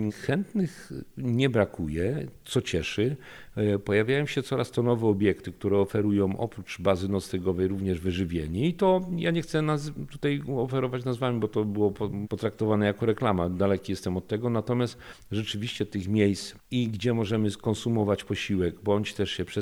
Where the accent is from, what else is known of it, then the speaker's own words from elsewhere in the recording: Sobótka, Lower Silesian Voivodeship, Poland; skąd pochodzę, ja mówię, że z Sobótki